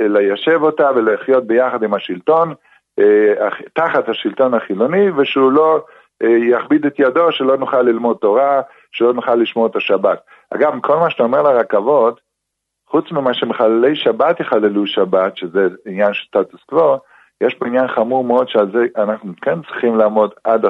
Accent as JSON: {"language": "Hebrew", "town": "Jerusalem", "region": "Jerusalem District", "country": "Israel", "tie": "born or raised there", "said": "אני כן יליד מאה שערים, אני גאה בזה"}